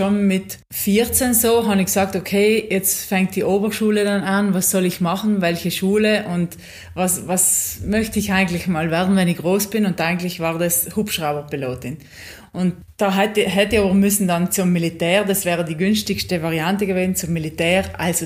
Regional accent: Gummer, Trentino-Alto Adige, Italy; Ich bin aus Südtirol, aus Gummer im Eggental und da lebe ich immer noch. Ich will von meinem kleinen Kaff nicht weg.

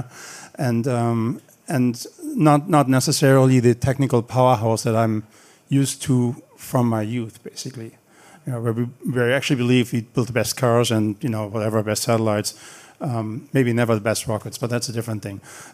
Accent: Frankfurt, Hesse, Germany; English is a second language; also born or lived in Berlin; I was born in Berlin. I grew up near Frankfurt. I went to TU Berlin, basically.

